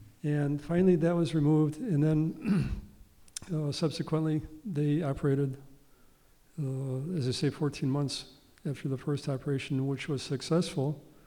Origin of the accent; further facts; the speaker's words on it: Philippines; as you know now, I'm from the Philippines.